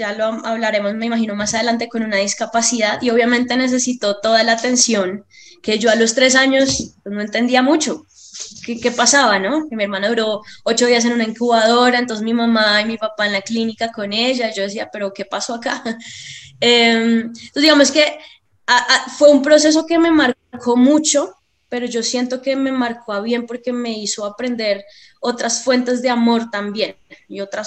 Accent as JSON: {"language": "Spanish", "town": "Bogotá", "region": "Bogotá Capital District", "country": "Colombia", "tie": "born or raised there", "said": "siempre he vivido acá. Tuve la oportunidad de vivir también afuera algún tiempo estudiando y trabajando, pero siempre vuelvo al mismo lugar"}